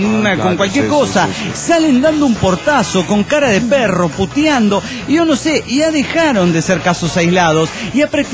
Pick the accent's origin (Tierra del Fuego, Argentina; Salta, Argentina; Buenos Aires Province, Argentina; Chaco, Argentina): Buenos Aires Province, Argentina; Burzaco; Bursaco, así se llama el lugar donde yo resido y de donde soy. Esto queda en la provincia de Buenos Aires, en Argentina